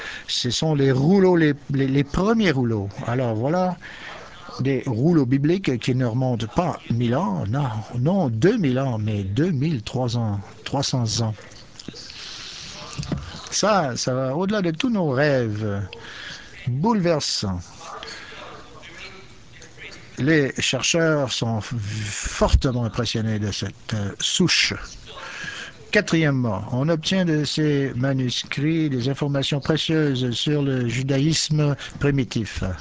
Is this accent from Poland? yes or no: no; South Africa; French is a second language; Je baradouille un petit peu là parce que je suis de l'Afrique du Sud et je veux que vous vous accaparez et accompagnez et adoptez à mon accent.